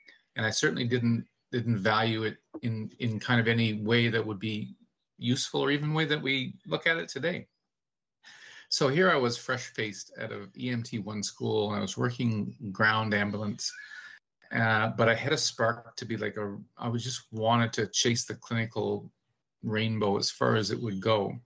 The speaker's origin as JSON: {"language": "English", "region": "East Coast", "country": "Canada", "said": "I'm from Canada, East Coast of Canada, and I've been a paramedic. This is my 31st year."}